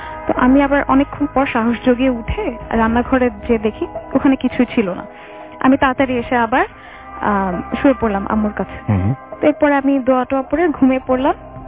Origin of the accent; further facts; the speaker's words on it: Dhaka, Dhaka Division, Bangladesh; আমি মিরপুর 10 থেকে এসেছি, আমি একজন স্টুডেন্ট।